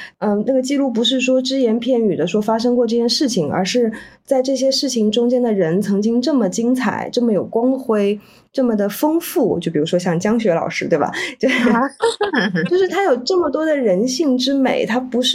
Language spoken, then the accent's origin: Chinese; China; 就是我觉得这件事情是我们作为中国人从来都没有机会习得